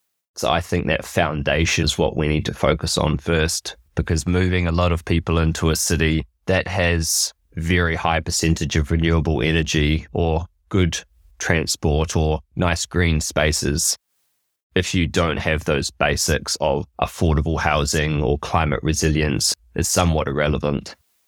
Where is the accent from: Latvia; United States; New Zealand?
New Zealand; Auckland; I grew up in Auckland, and it is a very hard place to live in regards to how sparse it is, transport, the congestion problems that we have.